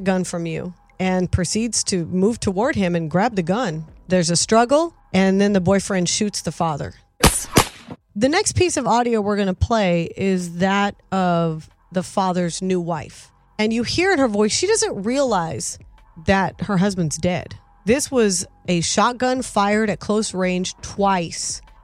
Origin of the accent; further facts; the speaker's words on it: Texas, United States; I grew up in Texas, grew up in the South, around guns my whole life.